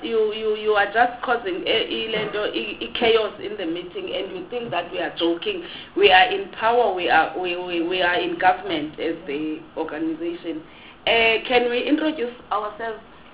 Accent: Eastern Cape, South Africa; I'm from Eastern Cape.

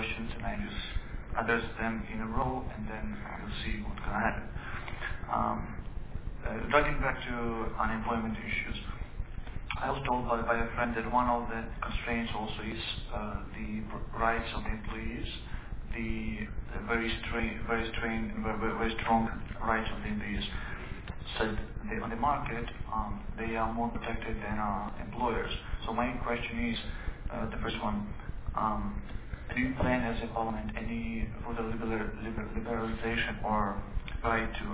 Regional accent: Ukraine; English is a second language; I'm a student of Azov Diplomatic Academy. … I'm from Ukraine.

